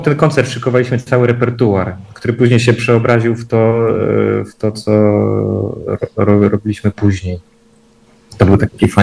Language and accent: Polish; Częstochowa, Silesian Voivodeship, Poland; my wywodzimy się z Częstochowy, z rodziny, właściwie gdzie to pierwsze pokolenie całe się wychowywało przy parafii właśnie Kościoła Świętej Barbary w Częstochowie.